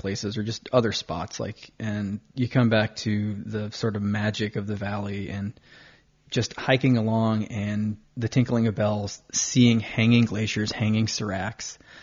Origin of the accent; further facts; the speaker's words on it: Connecticut, United States; Then, went to my home state's university. I went to UConn.